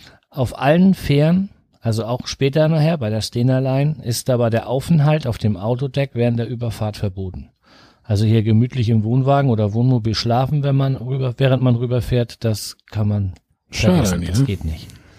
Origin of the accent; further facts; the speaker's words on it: Flensburg, Schleswig-Holstein, Germany; Wie ihr wisst, kommen wir aus der Ecke von Flensburg.